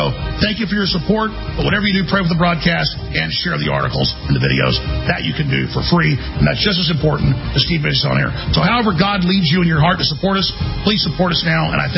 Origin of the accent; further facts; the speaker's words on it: United States; And that's why I'm an American, and why I defend the Republic, and why I believe in it